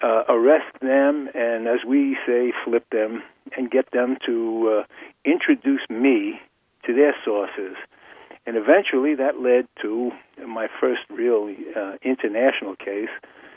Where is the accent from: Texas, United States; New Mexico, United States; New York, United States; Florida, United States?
New York, United States; Bronx; I grew up in the Bronx, the South Bronx.